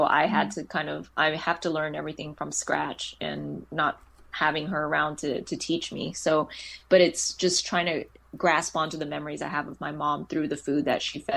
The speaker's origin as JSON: {"language": "English", "town": "Houston", "region": "Texas", "country": "United States", "tie": "born or raised there", "said": "we're coming to Austin, which is 2.5 hours away from my hometown of Houston."}